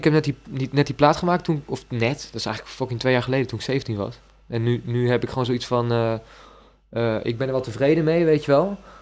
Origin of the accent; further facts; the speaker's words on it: Leiden, South Holland, Netherlands; also born or lived in Friesland; now in Groningen, Netherlands; Ik kom oorspronkelijk uit Leiden. Toen zijn mijn ouders verhuisd naar Friesland en sinds kort woon ik in Groningen, zeg maar. En ik ben 19 jaar.